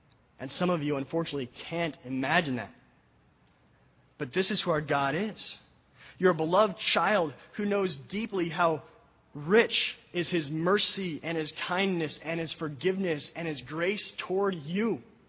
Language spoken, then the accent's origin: English; Colorado, United States; I grew up in Colorado, and as I was reading this, I began to think of the Arkansas River that we floated down many times on a raft.